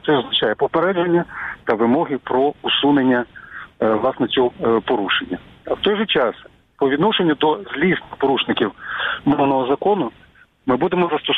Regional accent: Mykolaiv, Mykolaiv Oblast, Ukraine; Я родом із Миколаєва, у мене батько з Закарпаття, мама з Чернігівського, тому специфіку різних регіонів я знаю.

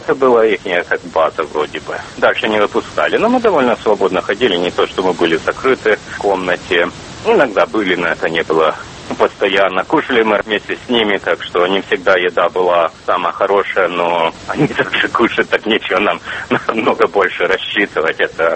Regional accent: Ukraine; now in United States; Ну, я украинец

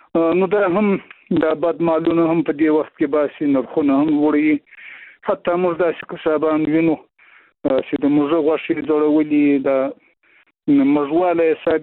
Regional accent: Afghanistan; نو زه د یو افغان په حیث باندې

